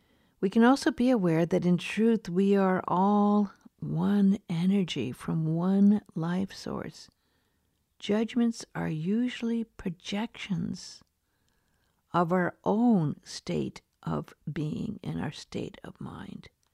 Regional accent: Beverly Hills, California, United States; I grew up in Beverly Hills, where it was very, very common to judge people on what they wore and the kind of cars they drove and the kind of house they had.

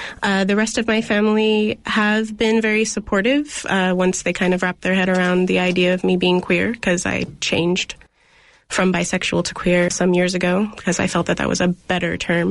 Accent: Oakland, California, United States; So, I am born and raised in Oakland. I grew up here, and I have spent the majority of my entire life here.

